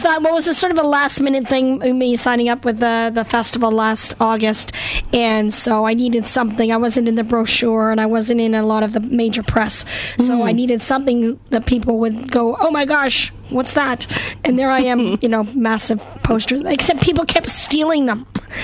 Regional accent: the Prairies, Canada; born or raised there; also born or lived in Western Canada / Los Angeles, United States; now in North Carolina, United States

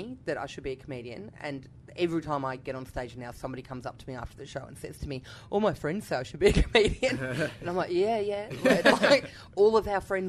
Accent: Canberra, Australian Capital Territory, Australia; I'm from Canberra, so I took it to Canberra because I was like, at a minimum, Mum will come, you know?

